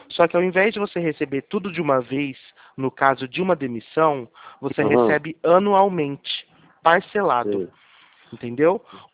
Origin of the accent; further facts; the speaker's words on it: São Paulo, Brazil; A gente é de São Paulo